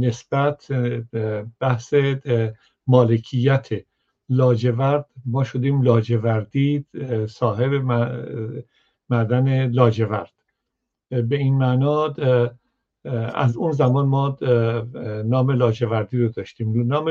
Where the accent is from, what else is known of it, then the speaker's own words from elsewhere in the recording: Kashan, Isfahan, Iran; من به همون دلیل ترسو هستم که از کاشان میام.